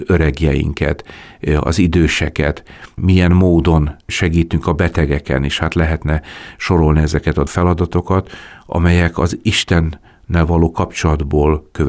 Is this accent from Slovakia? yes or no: no; Hungary; hogyha felmerül az, hogy magyarok vagyunk, akkor azonnal egy negatív gondolat jelenik meg